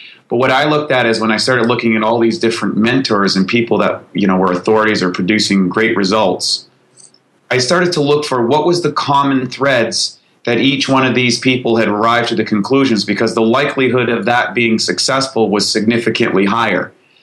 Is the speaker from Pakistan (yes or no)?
no; Canada; I was just a kid growing up in Canada in a very rural area.